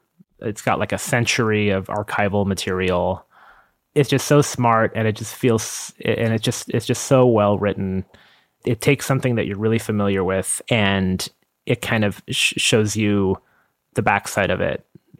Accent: Long Island, New York, United States; It's a movie about Los Angeles, but I personally didn't grow up there. I grew up mostly on Long Island.

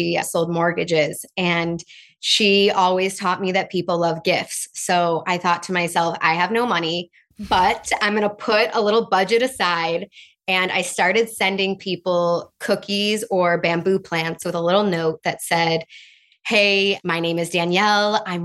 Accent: Chicago, Illinois, United States; But I grew up in Chicago and I have been obsessed with questions since I was a little girl.

